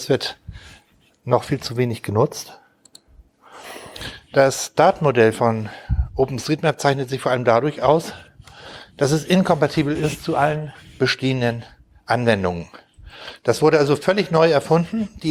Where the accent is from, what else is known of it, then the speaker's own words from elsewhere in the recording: Hamburg, Germany; ich komme aus Hamburg